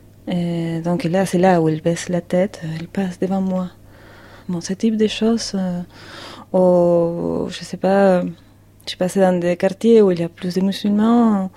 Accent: Argentina; now in Paris, France; moi j'ai une apparence d'européenne, mais je viens de l'Argentine.

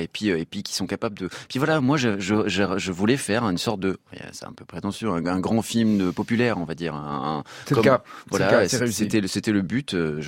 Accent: Paris, Île-de-France, France; quand on a grandi à Montmartre, parce que c'est vraiment, quand j'y retourne, c'est mon village, quoi.

